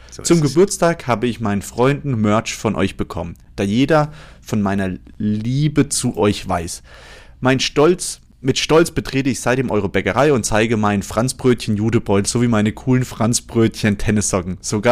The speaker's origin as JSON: {"language": "German", "town": "Lüneburg", "region": "Lower Saxony", "country": "Germany", "tie": "born there", "said": "Als gebürtige Norddeutsche, Lüneburg, die Stadt mit dem Salz."}